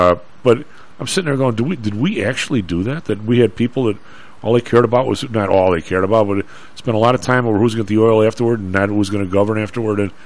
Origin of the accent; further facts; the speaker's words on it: United States; And I said, well, I mean, obviously I'm an American. I haven't been around too much in the world